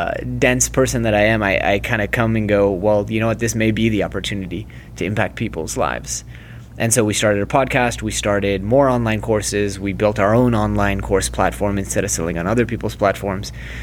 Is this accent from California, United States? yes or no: yes; California, United States; moved away as an adult; now in Israel; Well, so first, I'm originally from California. I'm a Silicon Valley entrepreneur who became disenchanted and moved to Israel about 5 years ago.